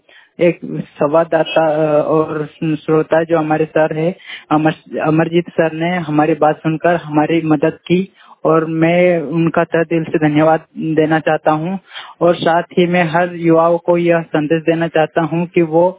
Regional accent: Khirala, Madhya Pradesh, India; मैं ग्राम खिराला का रहने वाला हूँ।

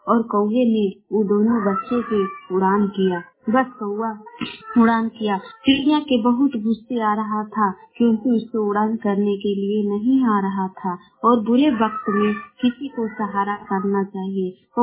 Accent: Lucknow, Uttar Pradesh, India; मैं गोवा से पूरा से बोल रही हूँ, लखनऊ जिला के रहने वाली हूँ।

